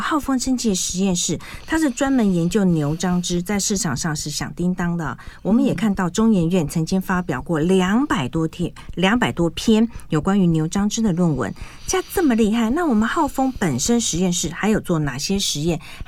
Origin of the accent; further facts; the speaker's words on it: Taiwan; 在陈老师得到这个奖之前，台湾人都没有得过，一直到现在我们台湾人也没有再得过这个奖。